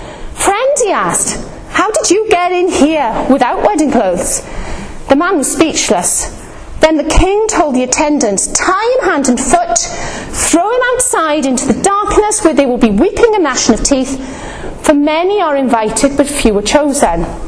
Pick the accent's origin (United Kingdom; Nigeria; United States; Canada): United Kingdom; We're very British.